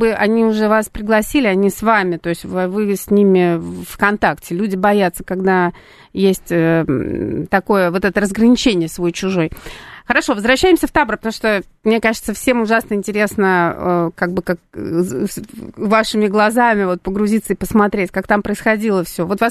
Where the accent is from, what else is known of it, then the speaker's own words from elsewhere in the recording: Saint Petersburg, Russia; я из Санкт-Петербурга, я сюда уже вот начала ездить, в Москву.